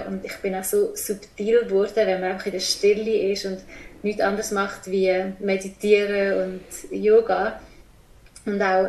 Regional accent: Switzerland; now in Indonesia; Ich bin ursprünglich aus der Schweiz. Ich bin in der Schweiz, man hört es ja.

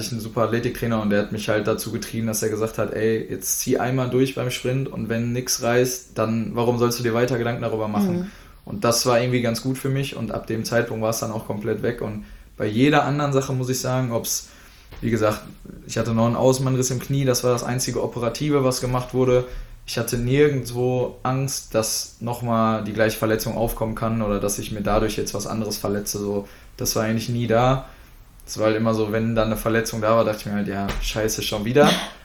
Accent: Dortmund, North Rhine-Westphalia, Germany; Ich komme halt aus Dortmund ursprünglich.

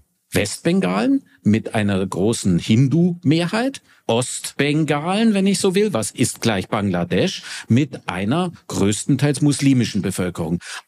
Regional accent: Bavaria, Germany; ich komme aus Bayern

